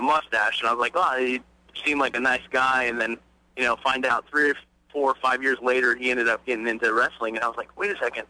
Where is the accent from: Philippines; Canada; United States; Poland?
Canada; Calgary, Alberta; I grew up in Calgary, Alberta when I was younger